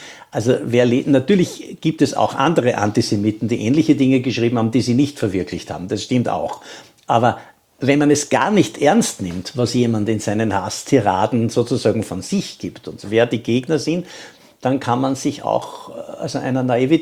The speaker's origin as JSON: {"language": "German", "country": "Austria", "said": "als Österreicher"}